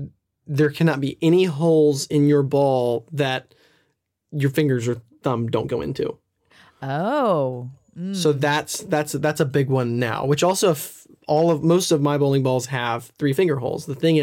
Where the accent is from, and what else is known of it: Nashville, Tennessee, United States